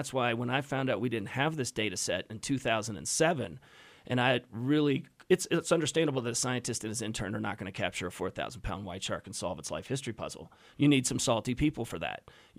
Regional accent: the American West, United States; Well, I think because we're all from the American West and we're not far from Yellowstone.

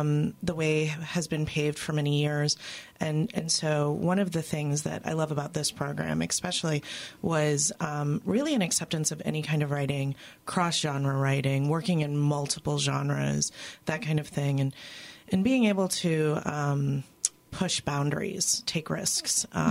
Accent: Louisiana, United States; I'm a little water baby. I grew up in Miami in South Louisiana. So a lot of what I write is really seeped in place.

